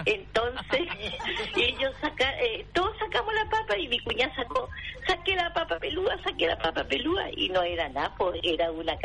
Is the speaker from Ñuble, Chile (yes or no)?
no; Puerto Montt, Los Lagos, Chile; now in Talcahuano, Chile; cuando yo llegué de Puerto Montt y me vine a vivir aquí a Talcahuano, a la Higuera